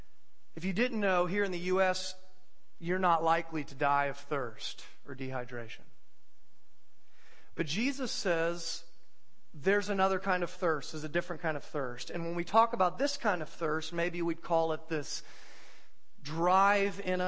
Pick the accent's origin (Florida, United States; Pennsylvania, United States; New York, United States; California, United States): Florida, United States; I don't, because I grew up in Florida where you're not required to read in high school.